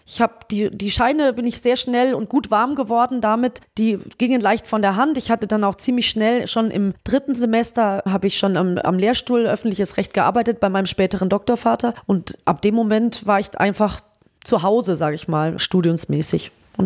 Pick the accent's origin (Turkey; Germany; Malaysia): Germany; Munich, Bavaria; Aus München.